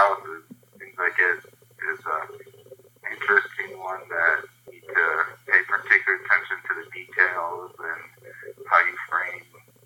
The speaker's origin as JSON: {"language": "English", "town": "Milwaukee", "region": "Wisconsin", "country": "United States", "tie": "born or raised there", "said": "I already have relationships with from going to law school in Milwaukee and growing up in Milwaukee."}